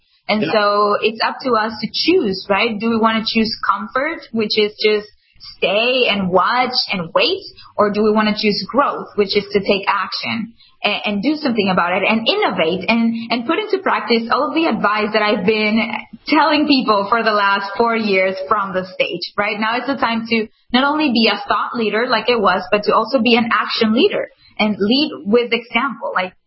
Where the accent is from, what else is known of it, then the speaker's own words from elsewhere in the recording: Venezuela; and I'm originally from Venezuela.